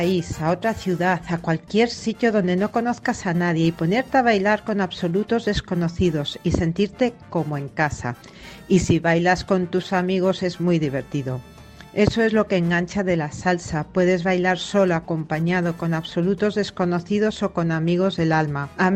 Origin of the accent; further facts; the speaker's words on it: Spain; soy española.